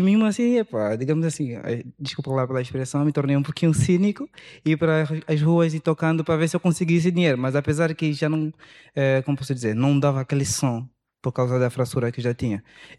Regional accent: Angola; now in Lisbon, Portugal; Certo, vim de Angola. Quando eu cheguei para Lisboa

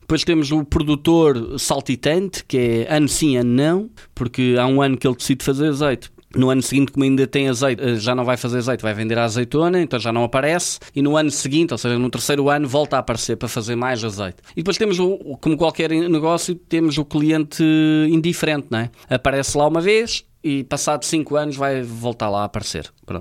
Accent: Mirandela, Bragança, Portugal; Mirandela, por exemplo, de onde eu sou, é o concelho em Portugal com mais lagares a nível nacional.

